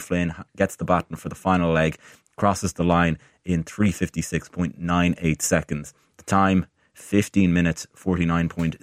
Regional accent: Ireland; And I think as Irish people, there's something in our sporting culture that even when we're individuals, the rare time we get to be in a team, it feels special.

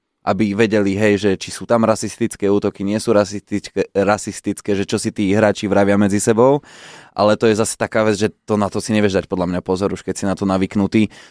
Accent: Kremnica, Banská Bystrica Region, Slovakia; No tak na Hornej si u nás v Kremnici, keď sme hrali derby

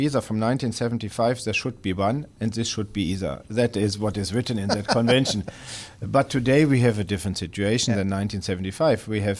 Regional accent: Germany; English is a second language; moved away; especially also in my home country or my former home country, Germany

